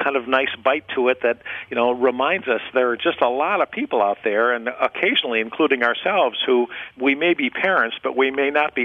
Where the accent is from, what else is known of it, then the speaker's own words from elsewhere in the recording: Midwest, United States; I'm a Midwesterner, as you recall